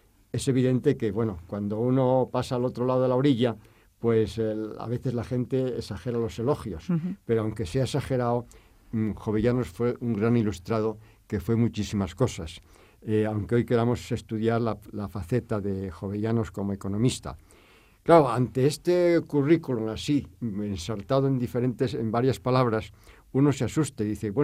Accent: Gijón, Asturias, Spain; nací en Gijón. Y nací precisamente y viví, porque en la plaza donde está su estatua

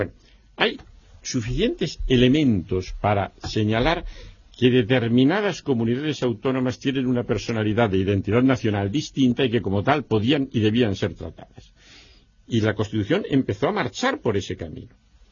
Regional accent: Madrid, Community of Madrid, Spain; Yo pongo siempre el caso de Madrid porque soy madrileño, vivo enfrente del ayuntamiento, lo tengo a mucha honra, me encuentro muy madrileño

